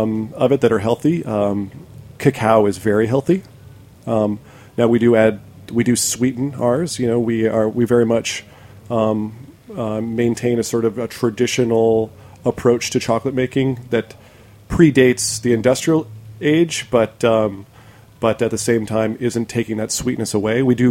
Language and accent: English; Iowa, United States; I grew up in Iowa.